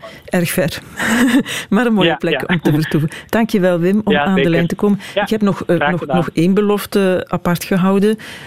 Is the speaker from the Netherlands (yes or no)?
no; Beringen, Limburg, Belgium; born there; Het koor van mijn geboortedorp.